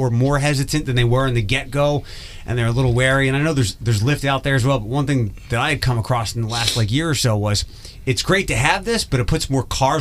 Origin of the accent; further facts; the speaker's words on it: Philadelphia, Pennsylvania, United States; Here we have TARTA, where I grew up in Philadelphia. We had SEPTA, Southeastern Pennsylvania Transportation Authority.